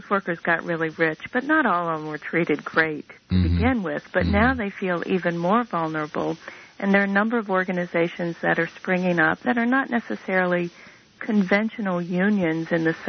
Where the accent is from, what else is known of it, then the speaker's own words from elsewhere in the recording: the South, United States; Now, I'm from the South, too.